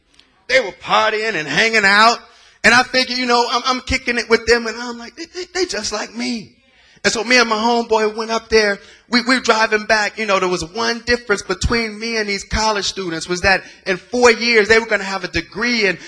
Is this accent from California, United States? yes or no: yes; California, United States; Because, see, I grew up in the Bay. We didn't know nothing about no black schools.